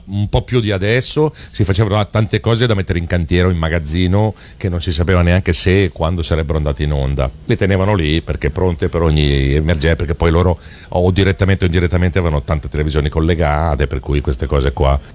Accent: Milan, Lombardy, Italy; essendo io milanese

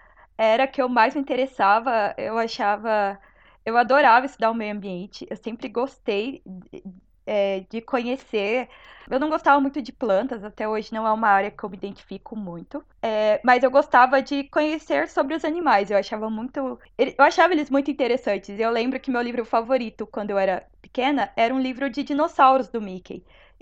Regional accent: Andradina, São Paulo, Brazil; eu nasci em Andradina, que é uma cidade do estado do interior do estado de São Paulo, que fica no Noroeste Paulista, perto de Araçatuba, um pouquinho longe de Rio Preto, mas também é próximo. E eu cresci nessa cidade.

